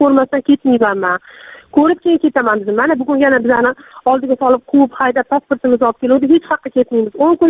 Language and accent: Uzbek; Tashkent, Uzbekistan; Toshkentdanman.